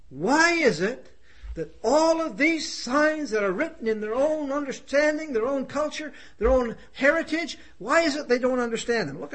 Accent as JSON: {"language": "English", "region": "Ontario", "country": "Canada", "lives_now": "United States", "said": "we're actually from Ontario and only been down here 5 years or so."}